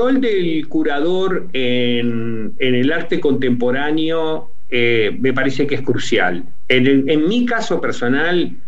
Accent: Uruguay; moved away; Y yo estuve muchos años fuera del país, pero me sentí siempre muy, muy cercano. Yo me fui en el 77 del Uruguay.

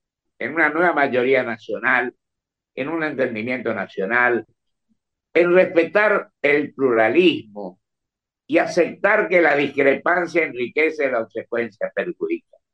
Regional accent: Argentina; somos argentinos y tenemos la obligación, más que discursos, más que palabras

